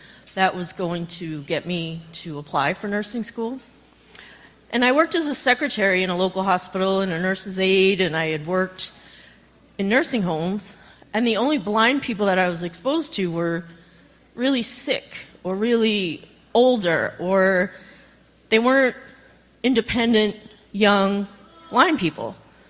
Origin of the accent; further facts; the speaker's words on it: Massachusetts, United States; I grew up in Massachusetts, north of Boston, and I went to a rehabilitation center outside of Boston for about 16 weeks.